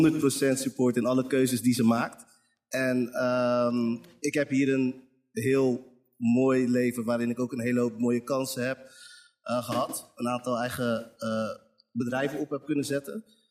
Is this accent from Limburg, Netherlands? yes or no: no; Strijen, South Holland, Netherlands; now in Amsterdam, Netherlands; Ik woon wel in Amsterdam. Ja? Ik kom eigenlijk uit een klein dorpje onder Rotterdam, Strijen. Dus, maar goed, ik woon inmiddels ook in Amsterdam.